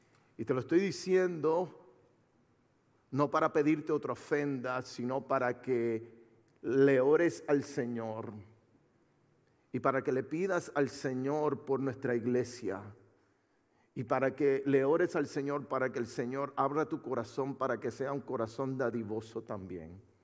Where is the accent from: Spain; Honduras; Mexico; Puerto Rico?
Puerto Rico; also born or lived in Florida, United States; yo soy natal de Puerto Rico. ¡Woo! Yeah, yeah, yeah, ok. Natal de Puerto Rico, pero viví 27 años de mi vida en el estado de la Florida.